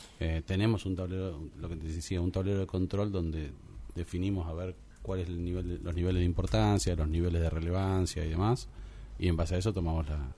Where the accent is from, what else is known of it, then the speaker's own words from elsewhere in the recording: Comodoro Rivadavia, Chubut, Argentina; Yo vivo acá, nací acá en Comodoro Rivadavia. Básicamente, les cuento, o sea, yo nací en el pasaje Valdivia, ahí en el centro de la ciudad.